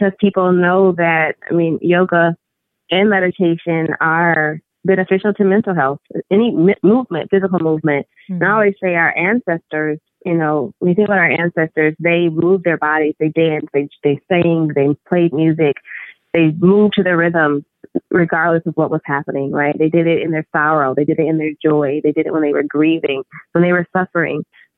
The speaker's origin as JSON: {"language": "English", "town": "Flint", "region": "Michigan", "country": "United States", "said": "So that's where I'm from. I'm from Flint, Michigan."}